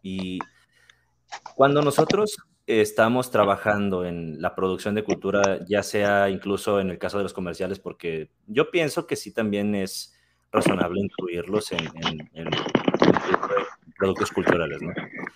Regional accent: Mexico; Como ustedes sabrán, yo vivo en México. Yo soy mexicano. Yo vivo en un estado llamado Jalisco, en la ciudad de Guadalajara. Guadalajara, Jalisco, México.

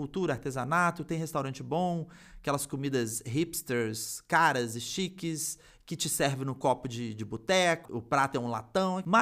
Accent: Belo Horizonte, Minas Gerais, Brazil; Vá lá em Belo Horizonte, Gabs. A gente tem que ir junto na minha terrinha.

